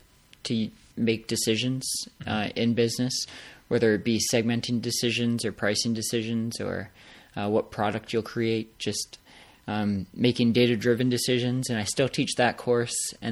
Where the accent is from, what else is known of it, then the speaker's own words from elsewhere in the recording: Canada; So I grew up in Canada, did an undergraduate and master's degree in marketing